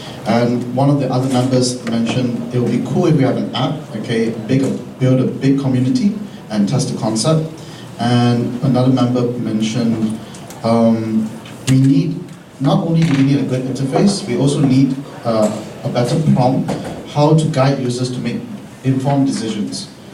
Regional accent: Malaysia; I'm from Malaysia.

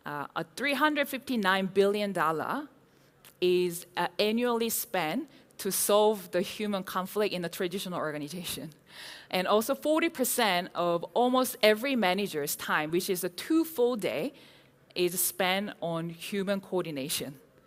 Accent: South Korea; English is a second language; I am from Korea, living in different parts of the world.

